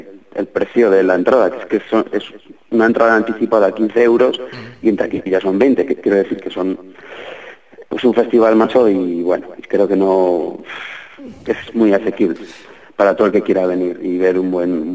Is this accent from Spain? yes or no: yes; Casetas, Aragon, Spain; Yo soy de Casetas, aunque todos los miembros de … no, bueno, estamos un poco esparcidos, pero vamos, yo soy aquí de Casetas.